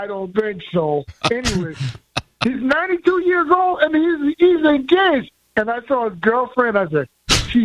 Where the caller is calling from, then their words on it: Charleston, South Carolina, United States; Charleston, South Carolina.